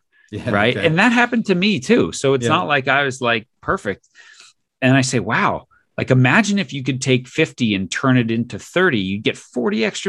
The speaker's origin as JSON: {"language": "English", "region": "New York", "country": "United States", "tie": "born or raised there", "lives_now": "US West Coast", "said": "part of it's that I grew up in New York. And so don't beat around the bush. And then I live on the West Coast"}